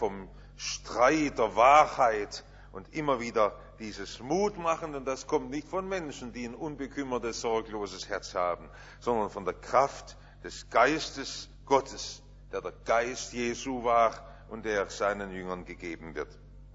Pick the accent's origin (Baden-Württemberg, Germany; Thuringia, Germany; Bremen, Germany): Baden-Württemberg, Germany; Stuttgart; Wir waren Kinder, wir sind ja im Stuttgarter Westen aufgewachsen